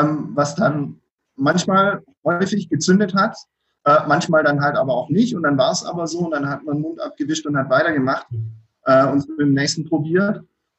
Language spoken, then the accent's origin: German; Donzdorf, Baden-Württemberg, Germany; Ich komme ursprünglich eigentlich auch aus der Ecke um Donsdorf.